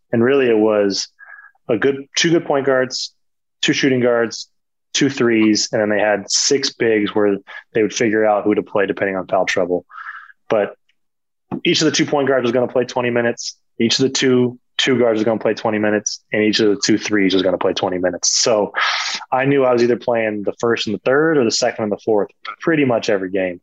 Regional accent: United States; as an American, it's kind of nice to feel that, like when you're not just isolated

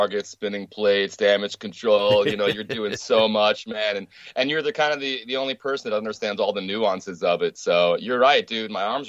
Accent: Oceanside, California, United States; I mean, look, Oceanside is my hometown, man.

